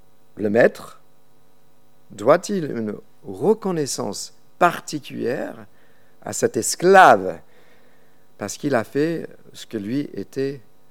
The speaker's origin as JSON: {"language": "French", "country": "United States", "first_language": "English", "second_language": "French", "said": "je lis toujours en anglais parce que je viens des États-Unis, c'est ma langue de cœur."}